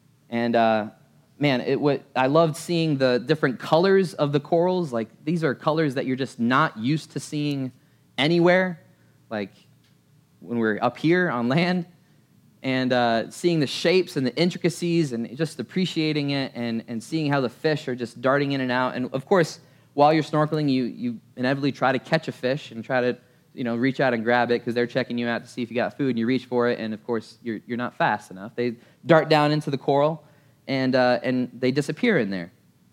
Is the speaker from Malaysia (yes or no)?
yes; Malaysia; I grew up in Malaysia